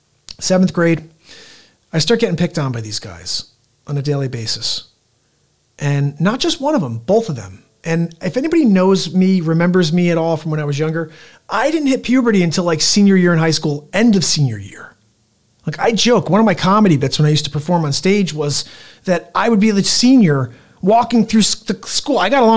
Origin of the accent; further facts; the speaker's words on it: New Jersey, United States; In seventh grade, I grew up in New Jersey, and I had a dear friend.